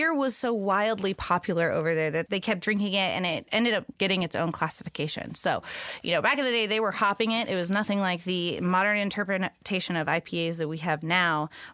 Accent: Texas, United States; And also, like, I love that because I'm a Texan.

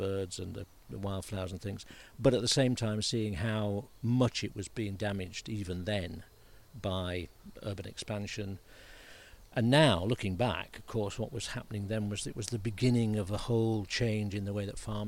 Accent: Sheffield, Yorkshire and the Humber, United Kingdom; I grew up in Sheffield, and my mum and dad were great gardeners, passionate about the countryside as well. And I lived on the, we lived between Sheffield and the Peak District.

